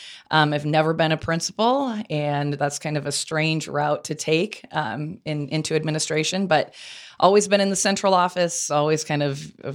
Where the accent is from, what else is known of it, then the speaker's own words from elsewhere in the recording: Waterloo, Iowa, United States; also born or lived in Cedar Falls / Waverly; So I grew up in Waterloo, and then I lived in Cedar Falls for 11 years. I worked at the University of Northern Iowa. From there, I lived in Waverly for 11 years